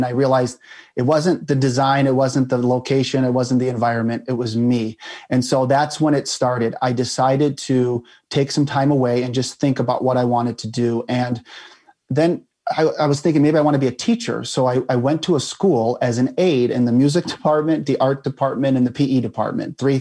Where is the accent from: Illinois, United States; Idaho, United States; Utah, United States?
Illinois, United States; also born or lived in Chicago; I moved from Chicago, Illinois to a suburb on the very day … passed away, August 16th, 1977. I was 5 years old, I believe, at the time.